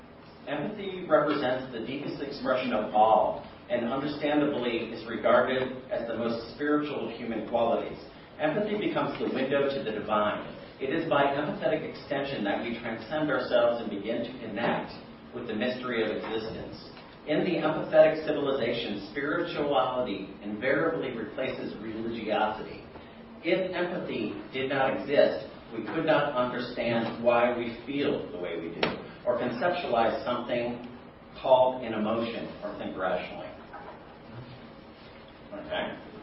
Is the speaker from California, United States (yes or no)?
no; Hawaii, United States; I grew up in Hawaii, where the ocean is sacred.